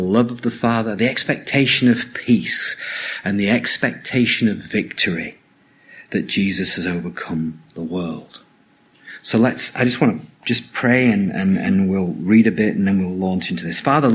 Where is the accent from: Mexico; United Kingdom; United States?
United Kingdom; England; I'm English. I have no concept of joy.